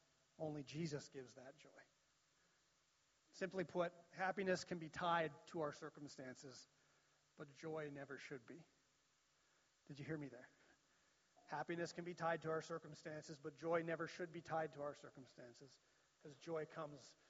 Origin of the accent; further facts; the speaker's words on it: Canada; And sometimes in our culture, as a Canadian culture, we can struggle with those two things.